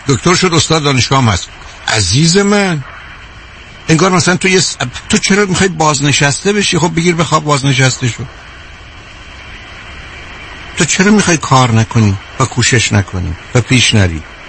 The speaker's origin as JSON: {"language": "Persian", "country": "Iran", "moved": "as an adult", "said": "من خودم با 2 فوق لیسانس اقتصاد و روانشناسی از ایران آمدم، رفتم دوره دکترای جامعه شناسی مو بگیرم."}